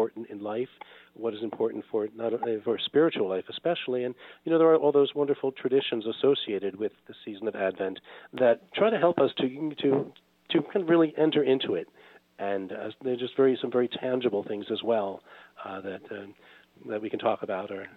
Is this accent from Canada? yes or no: no; Brooklyn, New York, United States; But the first relic I ever saw was when I was in fourth grade, and I'm from Brooklyn, New York.